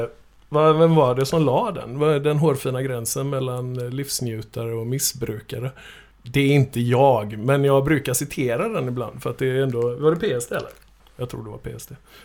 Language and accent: Swedish; Ödsmål, Västra Götaland County, Sweden; also born or lived in Gothenburg, Sweden; född i faktiskt i Stenungsunds kommun. Lite norr om Stenungsund, en liten jävla håla som heter Ödsmål.